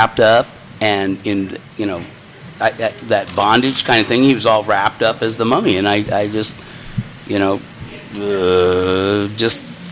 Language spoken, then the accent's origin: English; Baltimore, Maryland, United States; moved away as an adult; also born or lived in England; now in California, United States; I was born in England. I lived in Baltimore most of my life.